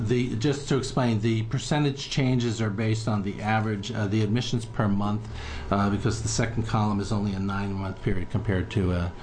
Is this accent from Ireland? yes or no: yes; Ireland; I'm Irish, so I can talk all day.